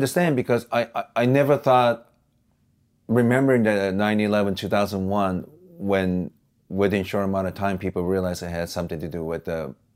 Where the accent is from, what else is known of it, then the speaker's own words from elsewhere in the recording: Japan; English is a second language; I'm from Japan. We take science classes, right?